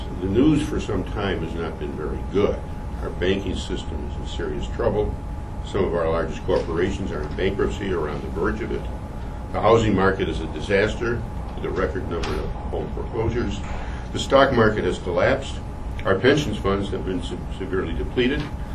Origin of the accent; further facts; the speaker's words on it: Illinois, United States; but I'm from Illinois, where the governors really do make the license plates.